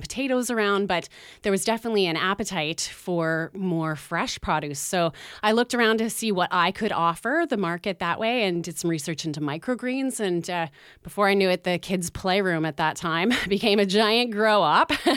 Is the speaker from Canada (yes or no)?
yes; Nova Scotia, Canada; I'm originally from Nova Scotia, but I did my time in Fort McMurray working in environmental assessment work, and eventually we decided we wanted to move back east to start our family. Came back to Nova Scotia